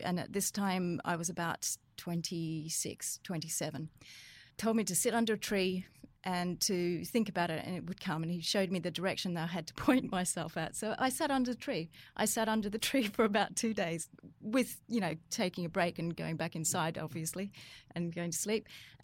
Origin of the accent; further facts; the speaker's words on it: Western Australia, Australia; also born or lived in England; I am Australian. I come from Western Australia, but I'm also now British, so I'm a dual citizen, because I lived in England Britain for 25 years, so I became British.